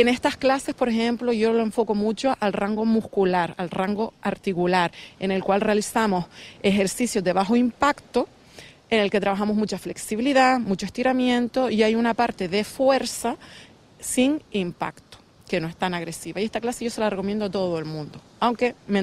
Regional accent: Canary Islands, Spain; Yo vivo aquí, yo soy de Gran Canaria, tengo que decirlo. Compré aquí en noviembre del 2019, 4 meses antes de la pandemia, y soy, vamos, me siento tan afortunada que yo tengo en Gran Canaria toda mi familia, mi pareja

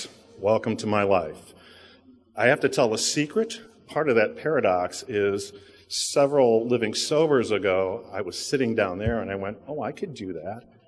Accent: Chicago, Illinois, United States; I'm from Chicago, that great American city that divides alcohol from beer and wine.

